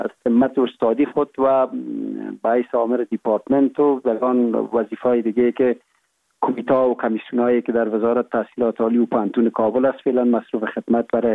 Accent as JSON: {"language": "Persian", "town": "Kohistan", "region": "Kapisa", "country": "Afghanistan", "tie": "born there", "said": "میگن از افغانستان هستیم، ولی به خاطر از اینکه وضاحت داده باشیم به موضوع، ما متولد سال 1347 ولسوالی سی اول کوهستان ولایت کاپیسا میباشیم و در یک فامیل روشن فکر دیده به جهان گشودیم."}